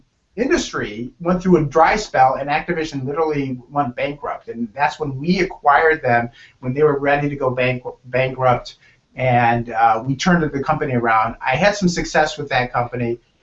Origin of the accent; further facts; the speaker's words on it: Michigan, United States; I grew up in the Midwest in Michigan